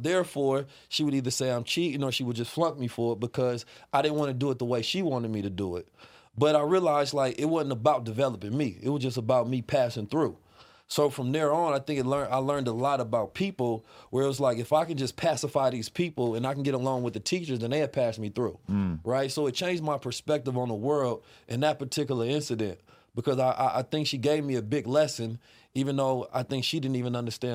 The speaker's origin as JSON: {"language": "English", "town": "Oakland", "region": "California", "country": "United States", "tie": "born or raised there", "also_born_or_lived": "St. Louis, Missouri", "said": "I'm from Oakland, California. St. Louis born. Left when I was like two, so I was raised in Oakland. Back and forth when I was a teenager."}